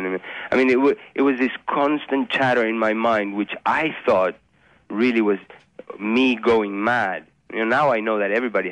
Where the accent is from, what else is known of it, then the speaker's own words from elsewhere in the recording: Uruguay; I grew up in Uruguay in a country, a small country that that basically did not have any supermarkets or any processed foods